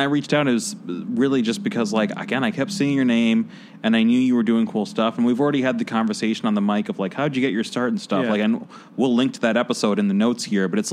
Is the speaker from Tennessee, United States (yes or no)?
no; Chicago, Illinois, United States; And I mean, growing up in Chicago, that was a real...